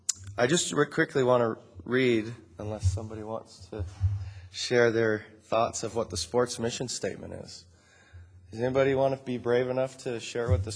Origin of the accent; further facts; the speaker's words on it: East Coast, Canada; I am from Canada, back on the East Coast, and back there, anyway